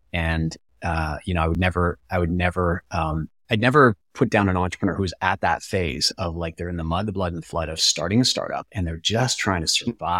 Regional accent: Canada; so I'm a Canadian, so I'm going to talk from a hockey perspective

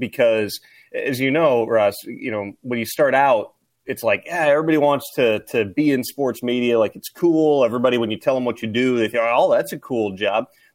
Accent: Minnesota, United States; Minnesota.

